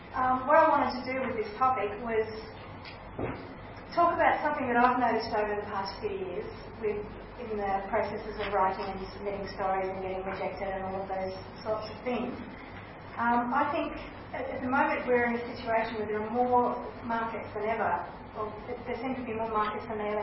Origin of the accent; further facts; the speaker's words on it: Wollongong, New South Wales, Australia; I'm a writer from Wollongong and formerly an editor as well.